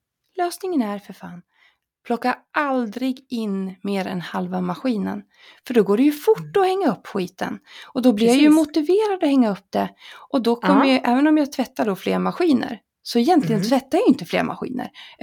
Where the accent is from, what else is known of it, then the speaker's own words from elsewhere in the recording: Fagersta, Västmanland County, Sweden; jag kommer ihåg när jag var liten och bodde i Fagersta